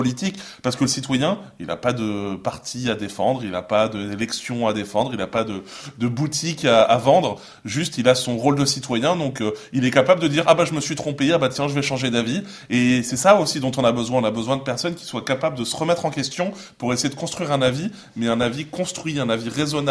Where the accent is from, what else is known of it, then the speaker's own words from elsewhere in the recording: France; nous sommes des Français comme les autres